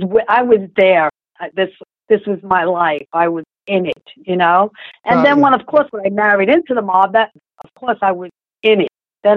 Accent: Howard Beach, New York, United States; I grew up in Howard Beach. I grew up at Brooklyn, Howard Beach. It was split borderline. Uh-huh. I was Brooklyn and Queens.

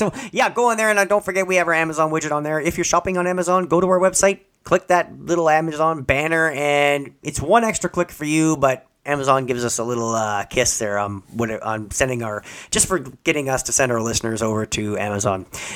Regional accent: Canada; We're not American, and we don't have filibuster here in Canada.

